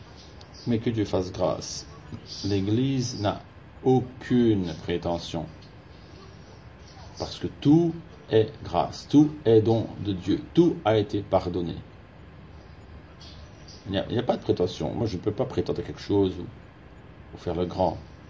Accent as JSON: {"language": "French", "country": "Switzerland", "moved": "yes", "said": "Et en Suisse, moi je me souviens, je crois que c'était encore comme ça, même jusqu'à ce que j'ai quitté la Suisse."}